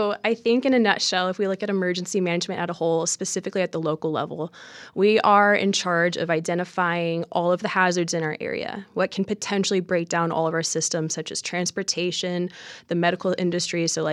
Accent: Oregon, United States; I grew up in about 45 minutes east of Portland.

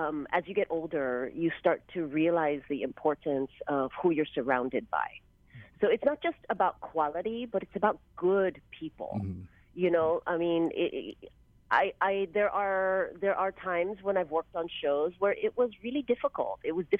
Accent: Hawaii, United States; use my experiences growing up in Hawaii.

